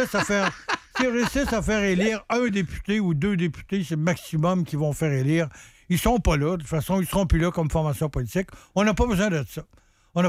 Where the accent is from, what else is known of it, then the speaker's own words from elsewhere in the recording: Quebec, Canada; on est des Québécois, puis on se fie que la poutine puis Creton, ça va nous sauver la vie.